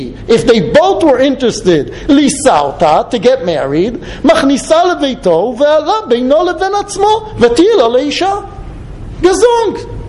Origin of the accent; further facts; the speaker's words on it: Israel; English is a second language; And I remember being a young Israeli growing up in Israel when she said that.